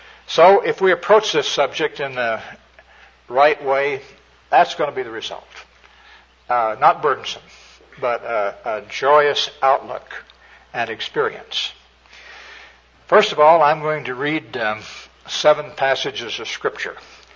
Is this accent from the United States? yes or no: yes; Oak Grove, Missouri, United States; born there; I was born in Jackson County, right out of Kansas City, and a place on the water tower, it says Oak Grove.